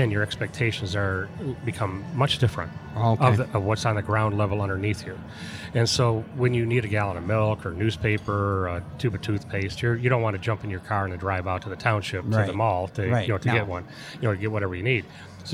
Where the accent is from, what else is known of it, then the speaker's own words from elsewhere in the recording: Detroit, Michigan, United States; born there; No. But I was born in Detroit.